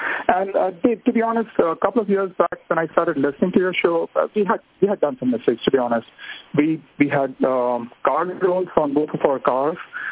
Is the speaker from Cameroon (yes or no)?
no; India; moved away; We grew up in India.